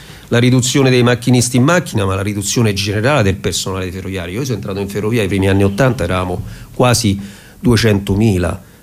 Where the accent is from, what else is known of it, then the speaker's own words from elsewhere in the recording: Capannelle, Lazio, Italy; io vengo da Capannella, li conosco bene i regionali